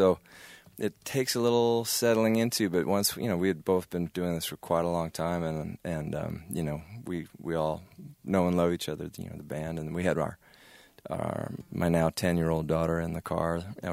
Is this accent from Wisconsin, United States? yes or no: yes; Fort Atkinson, Wisconsin, United States; And I sat down at the Bark River, which is out between Whitewater and where I grew up in Fort Atkinson, where I was living